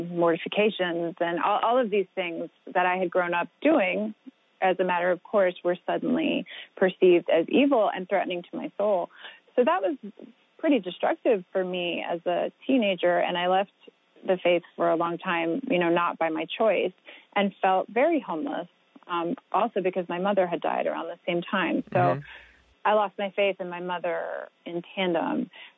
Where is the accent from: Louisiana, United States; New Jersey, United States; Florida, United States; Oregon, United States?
Louisiana, United States; New Orleans; I mean, I grew up Catholic in New Orleans, and it's a very Catholic culture.